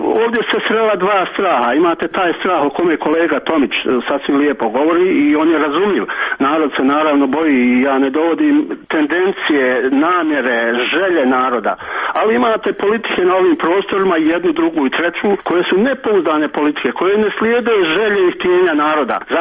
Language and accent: Bosnian; Bosnia & Herzegovina; ja ne pripadam nikome, čak što više ne pripadam BH strojstvu, ja sam Bosanac, koga pogrdnu u ovoj zemlji zovu ostali na popisu stanovništva.